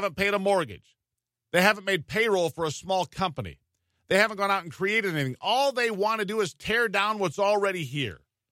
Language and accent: English; United States; born there; I wasn't born somewhere else. I was born here.